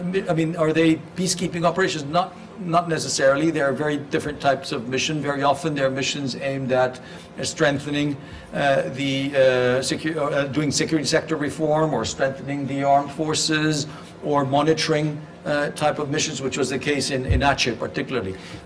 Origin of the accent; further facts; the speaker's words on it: Spain; I come from Spain. In my constitution, 1978 constitution, we say that Spain is a rule of law